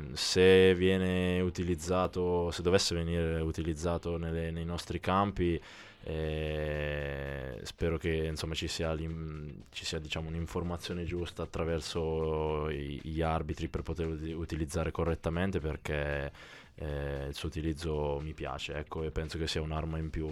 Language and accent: Italian; Umbria, Italy; So umbro, dai, tagliatelle e tartufo